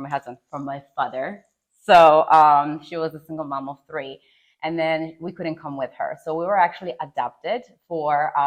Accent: Poland; now in United States; I was born and raised in Poland, obviously.

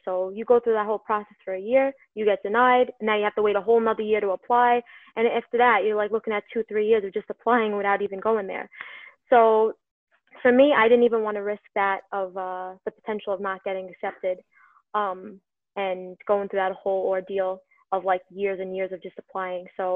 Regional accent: Brooklyn, New York, United States; now in Staten Island, United States; I'm from Brooklyn, but I live on Staten Island now.

